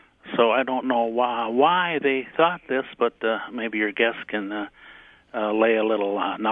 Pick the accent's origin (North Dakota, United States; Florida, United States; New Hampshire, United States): North Dakota, United States; we both come from the Northern Plains. I come from North Dakota, and Audrey comes from Minnesota.